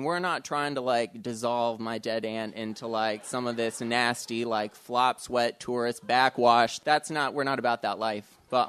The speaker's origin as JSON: {"language": "English", "town": "Denver", "region": "Colorado", "country": "United States", "tie": "born or raised there", "said": "Teresa lives in Seattle, but Karen lives in my hometown of Denver, or she lived there."}